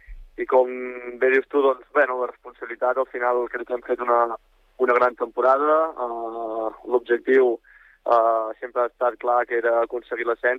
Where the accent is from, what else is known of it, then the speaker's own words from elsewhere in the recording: Olot, Catalonia, Spain; Soc d'Olot, visc aquí a Olot